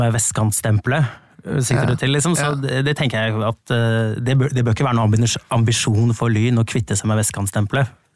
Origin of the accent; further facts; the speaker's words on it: Oslo, Norway; Vi kommer fra Oslo Vest